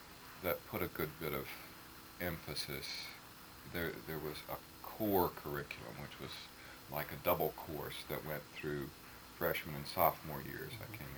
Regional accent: Missouri, United States; Well, I'm from Missouri.

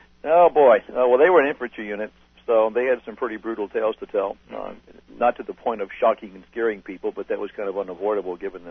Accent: Georgia, United States; born there; and I was born in Georgia, so I was a little bit more used to the humidity than

